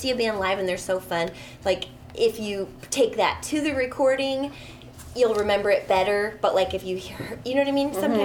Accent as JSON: {"language": "English", "region": "Michigan", "country": "United States", "tie": "born or raised there", "said": "Yeah, sure. I grew up in Michigan, and the radio was, like, pretty isolated."}